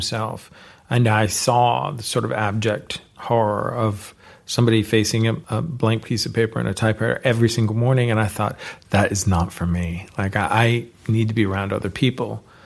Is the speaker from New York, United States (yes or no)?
no; California, United States; So growing up in the Bay Area, you know, these were the people that were around.